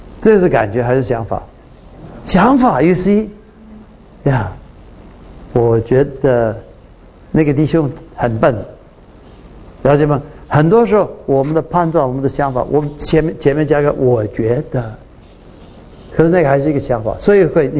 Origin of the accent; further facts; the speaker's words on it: China; 特别我们中国人啊，你们原谅我啊 ，OK。我里面也是差不多了啊